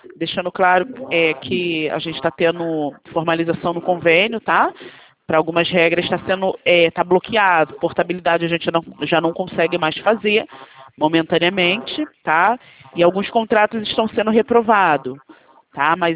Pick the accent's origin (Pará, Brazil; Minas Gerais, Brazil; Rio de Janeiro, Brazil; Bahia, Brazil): Rio de Janeiro, Brazil; eu sou do centro do Rio de Janeiro, tá bom?